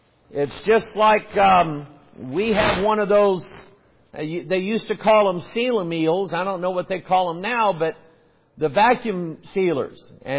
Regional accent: United States; born there; I was born in America. I didn't ask to be born in America.

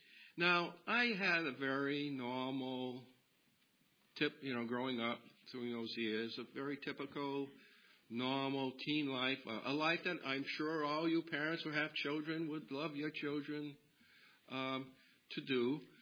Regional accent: Webster, Massachusetts, United States; I am from Webster, Massachusetts, which is a small town south of Worcester, Massachusetts, in the central part of the state.

